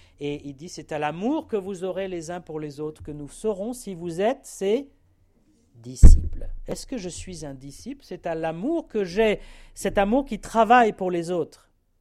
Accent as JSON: {"language": "French", "country": "France", "said": "Nous, les Français, on va s'en sortir. On est Français."}